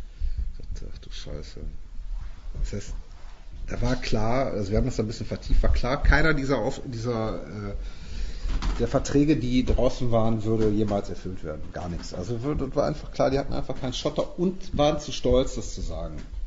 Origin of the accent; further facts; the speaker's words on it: Cologne, North Rhine-Westphalia, Germany; also wir sind Kölner, das hatte ich nicht gesagt